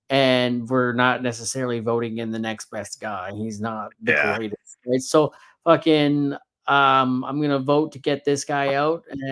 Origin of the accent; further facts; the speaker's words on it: Canada; I'm Canadian.